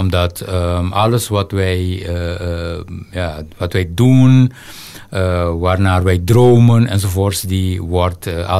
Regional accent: Curaçao; born there; Ik ben sowieso op Curaçao geboren.

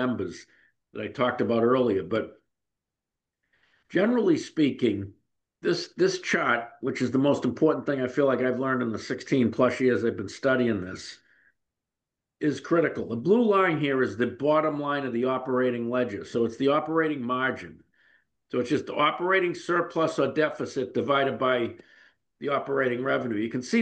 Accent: Boston, Massachusetts, United States; I'm from Boston. I'm a pretty direct guy.

